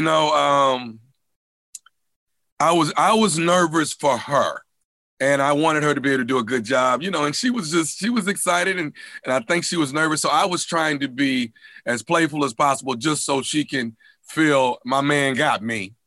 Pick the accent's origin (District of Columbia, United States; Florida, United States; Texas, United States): Texas, United States; Houston; This is my hometown, born and raised. So I really felt good about being able to show off my city